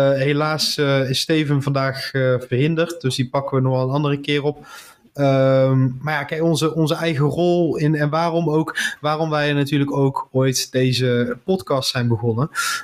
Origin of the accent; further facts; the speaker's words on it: Netherlands; Nou ja, kijk, ik kom uit Nederland.